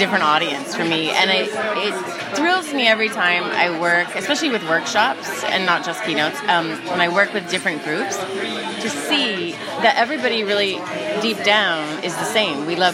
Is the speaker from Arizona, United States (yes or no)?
no; Hawaii, United States; since I'm from Hawaii, talking about lava, since we've had a lot of lava